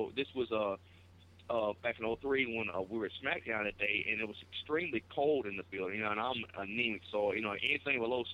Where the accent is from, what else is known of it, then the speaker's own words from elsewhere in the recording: Osceola, United States; I had an opportunity in my hometown of Osceola to wrestle with Scott Hall and Sid Vicious and stuff.